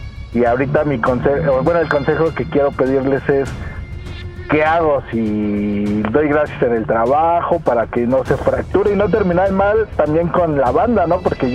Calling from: Azcapotzalco, Mexico City, Mexico; De Azcapotzalco.

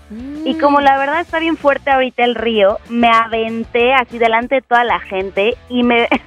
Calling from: Puerto Vallarta, Jalisco, Mexico; de Puerto Vallarta.

